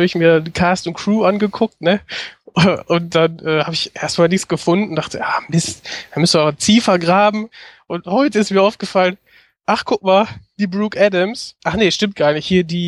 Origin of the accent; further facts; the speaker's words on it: Essen, North Rhine-Westphalia, Germany; now in Bochum, Germany; Ich komme gebürtig, also ich bin aus dem Ruhrgebiet und bin in Essen aufgewachsen, bin dann nach Bochum gezogen, gehe ja auch zur Uni.